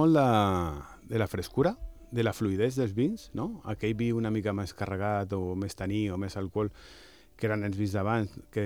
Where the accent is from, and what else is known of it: Balearic Islands, Spain